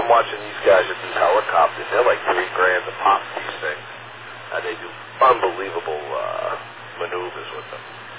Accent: Staten Island, New York, United States; You know, I did the pouch camp in Staten Island. And, you know, I grew up on Staten Island and knew it very well.

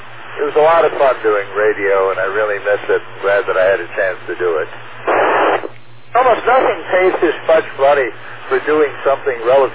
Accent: Chicago, Illinois, United States; I grew up in Chicago, so I know the Chicago stations and the Chicago personalities.

